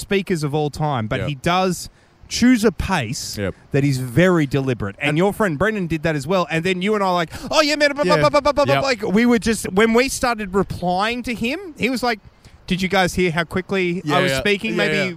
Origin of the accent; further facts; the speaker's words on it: Australia; I was expecting at some point to go to an Outback Steakhouse as an Aussie and tell them that we don't drink Foster's, we don't have Bloomin' Onions.